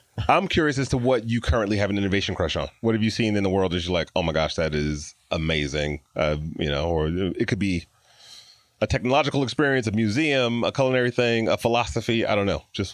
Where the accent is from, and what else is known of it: Detroit, Michigan, United States; born or raised there